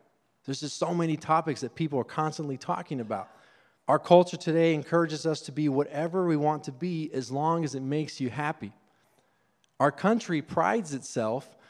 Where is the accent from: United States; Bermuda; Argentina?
Argentina; Now, I've experienced this firsthand growing up in Argentina.